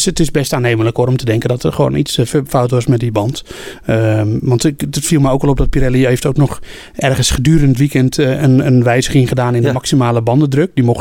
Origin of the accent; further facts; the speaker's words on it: Netherlands; wij zijn Nederlanders.